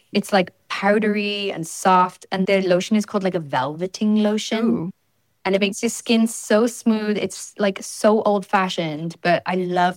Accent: Wales, United Kingdom; I grew up in South Wales where that is not a job perspective that a lot of people will go for

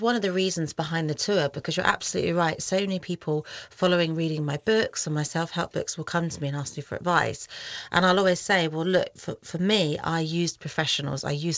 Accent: United Kingdom; as British people

